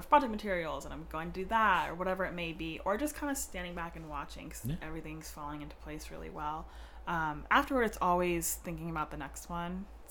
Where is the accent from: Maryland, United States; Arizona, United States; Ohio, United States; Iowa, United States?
Maryland, United States; And to be fair, I'm actually from Maryland, so I'm none of the above.